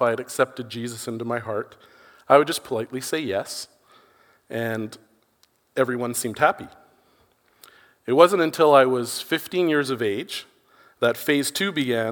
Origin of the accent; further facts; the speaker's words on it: Fort McMurray, Alberta, Canada; I'm originally from Fort McMurray, Alberta.